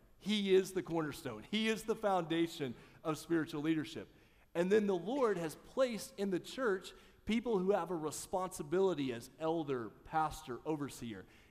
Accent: Oklahoma, United States; The little church that I grew up in Southwest Oklahoma, little, small, rural Southern Baptist church.

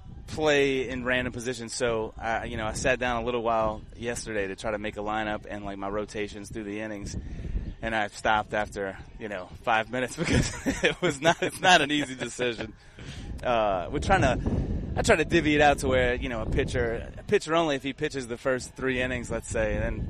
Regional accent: Louisiana, United States; And yeah, I'm from Terrebonne, but I coach and teach in Lafourche.

